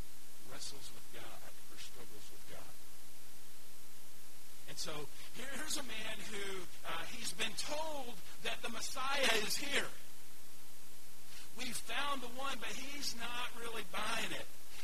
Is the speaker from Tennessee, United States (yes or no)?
yes; Chattanooga, Tennessee, United States; now in Atlanta, United States; remember in 1986 when I first moved to Atlanta, when I was just driving down here looking for a job. I grew up in Chattanooga